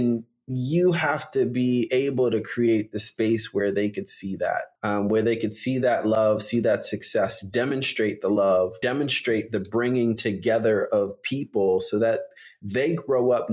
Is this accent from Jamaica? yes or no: yes; Jamaica; and we're from Jamaica, right? And so this notion of a family and community, you know, is really, really important to Jamaican people.